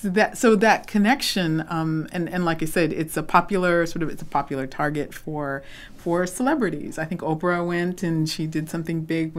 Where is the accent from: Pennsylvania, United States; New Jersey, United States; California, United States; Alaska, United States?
California, United States; Los Angeles; that's my hometown